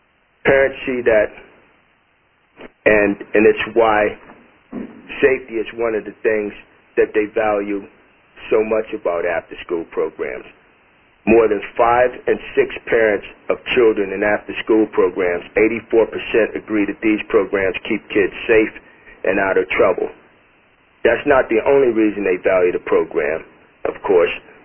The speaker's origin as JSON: {"language": "English", "region": "New York", "country": "United States", "tie": "born or raised there", "said": "19.4 million across the nation, including more than 11.1 million in my home state of New York."}